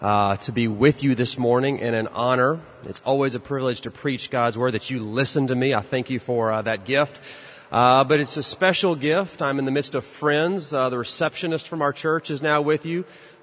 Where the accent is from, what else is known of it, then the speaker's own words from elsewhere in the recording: Dallas, Texas, United States; she now lives in Dallas, where I'm from. That's where my accent comes from.